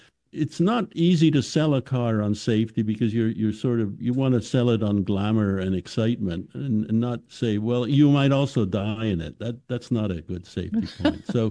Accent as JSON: {"language": "English", "country": "Canada", "tie": "born or raised there"}